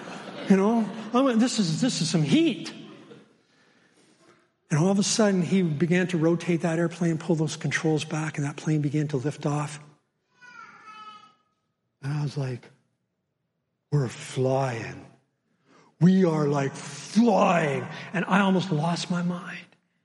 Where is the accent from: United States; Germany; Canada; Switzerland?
Canada; Brantford, Ontario; When I was 5 years old, I grew up in Brantford, near Brantford